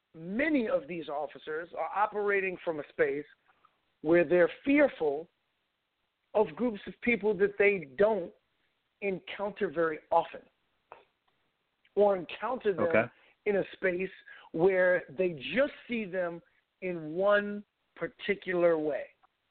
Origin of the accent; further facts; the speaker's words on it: Brooklyn, New York, United States; I grew up in Bushwick, Brooklyn.